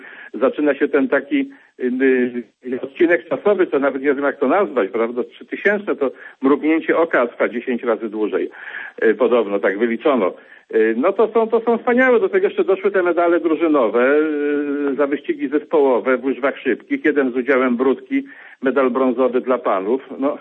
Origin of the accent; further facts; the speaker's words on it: Łowicz, Łódź Voivodeship, Poland; also born or lived in Warsaw; pochodzimy z tych samych stron i mieszkamy w tych samych stronach pod Łowiczem, więc ja tu się z Warszawy przeniosłem 3 lata temu.